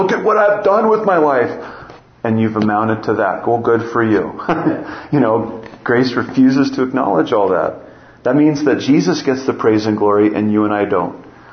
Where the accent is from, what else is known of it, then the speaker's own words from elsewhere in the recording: Montana, United States; I'm from Montana and people call me redneck.